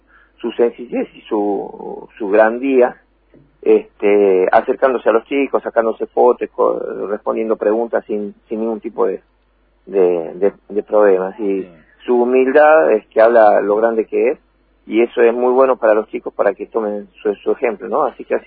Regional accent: Jujuy, Argentina; Sí, somos cuatro de Jujuy

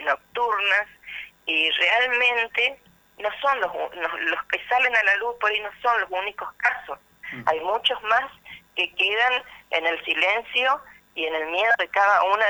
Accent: Santo Tomé, Argentina; nosotros que nos criamos acá en Santo Tomé

